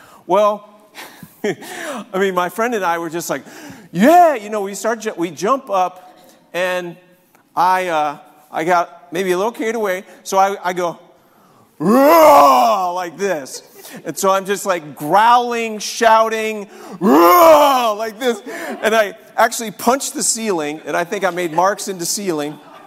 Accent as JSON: {"language": "English", "region": "New York", "country": "United States", "tie": "born or raised there", "said": "I grew up in New York. I know. I grew up in New York. I was a big Giants football fan."}